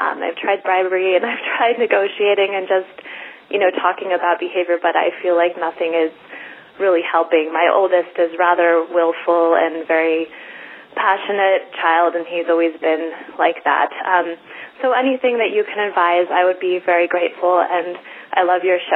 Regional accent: Boulder, Colorado, United States; I'm from Boulder, Colorado.

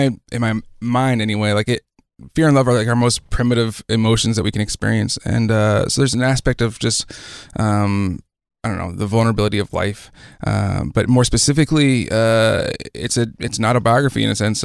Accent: Beaufort, South Carolina, United States; born there; also born or lived in Hawaii; I was born in Beaufort, South Carolina, which is where Parris Island is, which is the Marine Corps boot camp on the East Coast. And we, after a short stint there, moved to Hawaii, and we were there for two tours

